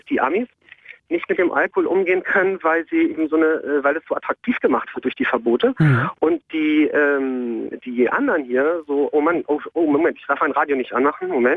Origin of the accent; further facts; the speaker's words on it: Berlin, Germany; Ja, ich war ja aus West-Berlin, ne?